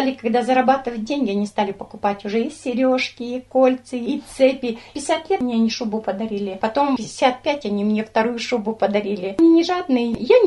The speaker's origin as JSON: {"language": "Russian", "town": "Chelyabinsk", "region": "Chelyabinsk Oblast", "country": "Russia", "tie": "born or raised there", "said": "У меня племянницы и племянники челябинские, откуда я родом."}